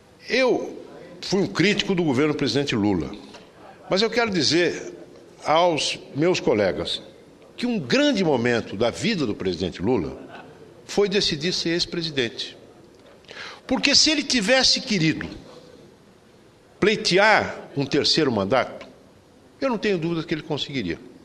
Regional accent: Brazil; falo aqui como senador, como brasileiro

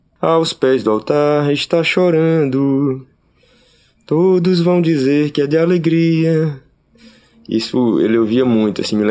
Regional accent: Petrolina, Pernambuco, Brazil; born there; now in Recife, Brazil; Nasci em Petrolina, estou aqui em Recife, tem aproximadamente uns 8 anos. Vim para estudar.

